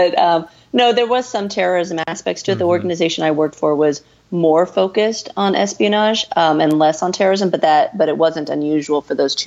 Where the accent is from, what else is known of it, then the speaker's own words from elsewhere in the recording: Tucson, Arizona, United States; also born or lived in Kansas; I was born in Kansas. I was raised in Tucson, Arizona, and then, you know, traveled a bunch and everything else, but in the States primarily.